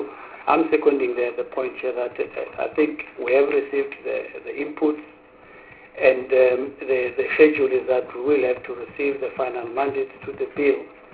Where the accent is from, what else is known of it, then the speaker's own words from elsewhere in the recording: Gauteng, South Africa; I'm from Gauteng.